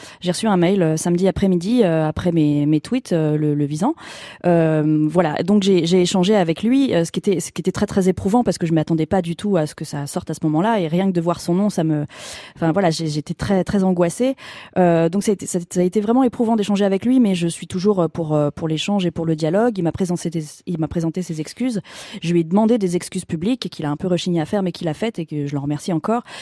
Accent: Grand Est, France; Enfin, moi je viens de Champagne, je connaissais personne non plus

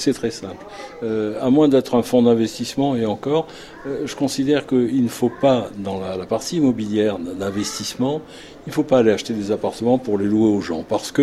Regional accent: Nice, Provence-Alpes-Côte d'Azur, France; now in Paris, France; je suis niçois, je suis monté à Paris.

